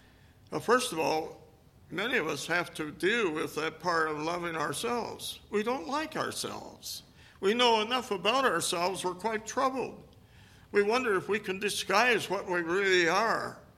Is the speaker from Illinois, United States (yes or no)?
no; Detroit, Michigan, United States; now in South Dakota, United States; I grew up in Detroit, the Motor City.